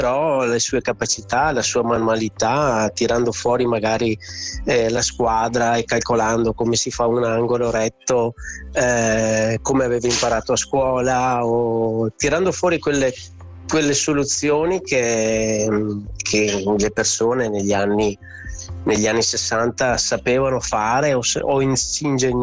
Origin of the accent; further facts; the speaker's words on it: Salcedo, Veneto, Italy; now in Lugo di Vicenza, Italy; viviamo nel Vicentino, diciamo alla base della pedemontana veneta. Il mio paese di origine è Salcedo, mentre vivo da tanti anni a Lugo di Vicenza, a 2-3 chilometri dal paese dove sono nato.